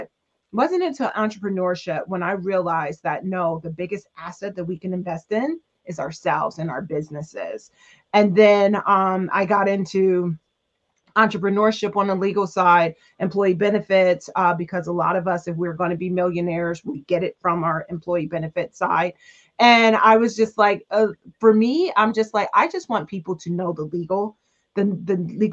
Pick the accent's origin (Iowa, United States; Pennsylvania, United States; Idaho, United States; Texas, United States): Pennsylvania, United States; Harrisburg; So I'm actually from Harrisburg, Pennsylvania. I'm one of eight girls.